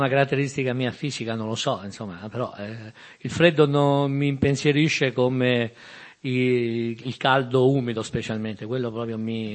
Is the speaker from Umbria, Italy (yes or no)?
yes; Gualdo Cattaneo, Umbria, Italy; Io sono di Gualdo Cattaneo, questo paesino in mezzo all'Umbria, tra Perugia, Foligno, Spoleto, Todi.